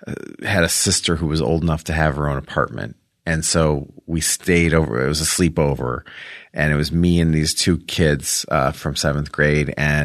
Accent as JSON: {"language": "English", "town": "Rolling Meadows", "region": "Illinois", "country": "United States", "said": "I'm from Chicago, outside of Chicago."}